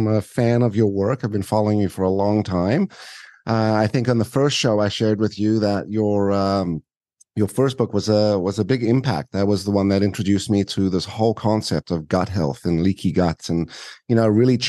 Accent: South Africa; also born or lived in Canada; Truthfully, I came from South Africa, and the first time we heard that was when we went to Canada

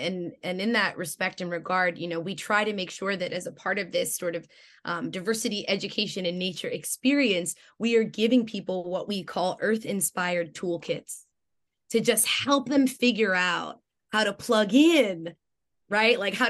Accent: Germany; now in Brooklyn, United States; I live in Bed-Stuy, right? And I think about my neighbors all the time. I grew up in Germany, surrounded by hills and all, but now I live in Brooklyn

